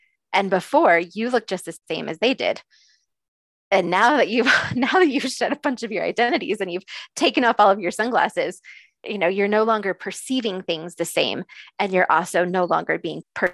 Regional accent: United States; I put on the pair of sunglasses as a mom and as a wife and as a white woman, you know, and as an American at some point.

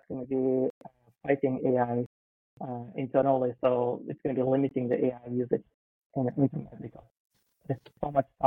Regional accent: Russia; English is a second language; now in United States; I was mind blown when I first came here because I barely spoke any English, you know, it was like very little English because we don't speak English daily back in Russia.

